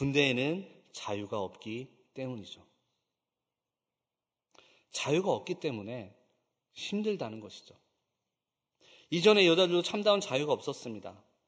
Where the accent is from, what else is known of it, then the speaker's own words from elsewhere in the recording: South Korea; born there; 우리는 이 땅에 여기서 태어났기 때문에 신앙의 자유를 얻었고요.